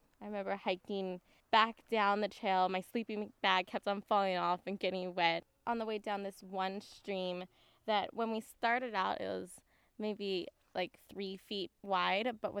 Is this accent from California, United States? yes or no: yes; Oakland, California, United States; I'm from Oakland, California.